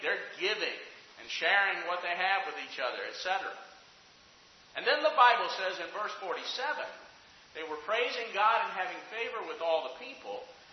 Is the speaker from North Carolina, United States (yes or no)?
no; Alabama, United States; And I came from Alabama